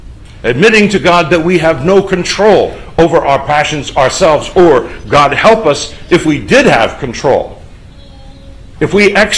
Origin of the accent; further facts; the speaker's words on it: Pennsylvania, United States; I'm from Pennsylvania. I cannot imagine that law being passed in Pennsylvania because, I mean, I'm 68 years old